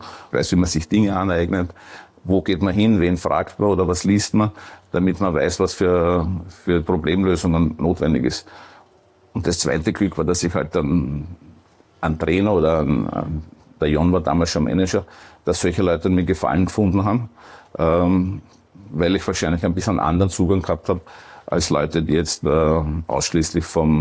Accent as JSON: {"language": "German", "town": "Perchtoldsdorf", "region": "Lower Austria", "country": "Austria", "tie": "born or raised there", "said": "ja, ich bin in Berthelsdorf aufgewachsen, in Mödling in die Schule gegangen."}